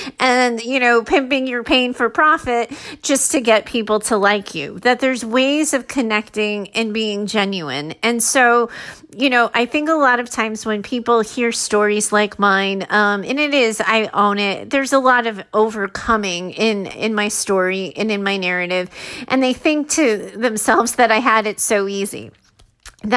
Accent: Arizona, United States; now in California, United States; I grew up in Arizona. And then I wanted a new environment. I wanted to see what it was like in a new place. So I moved to California.

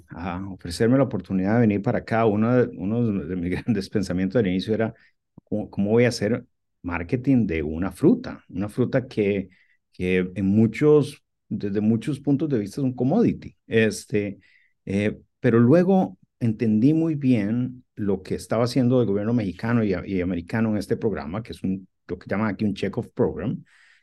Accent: Costa Rica; now in United States; Yo soy costarricense y yo nací con aguacates en mi país y conozco perfectamente el mundo de aguacates desde pequeño

